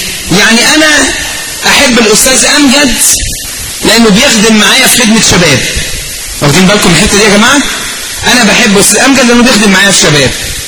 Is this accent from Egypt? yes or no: yes; Egypt; الأسماء، زي عندنا في مصر أهو بالظبط، بيقروا أسماء.